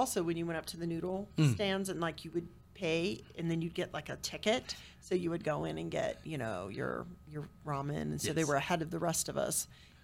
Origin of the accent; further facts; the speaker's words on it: the South, United States; You know, I'm from the South.